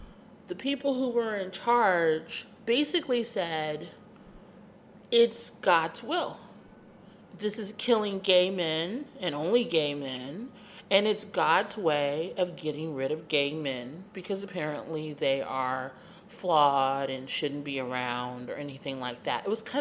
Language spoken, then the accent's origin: English; the South, United States; Well, I grew up in the South. I was on a military base. There were no openly gay people anywhere in my neck of the woods.